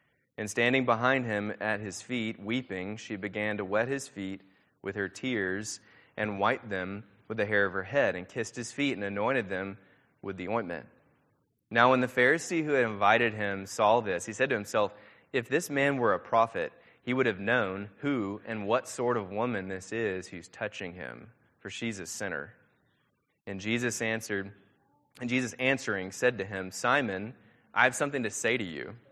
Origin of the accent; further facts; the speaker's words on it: Nashville, Tennessee, United States; so I'm actually not from Texas. I'm from Tennessee, grew up in Nashville.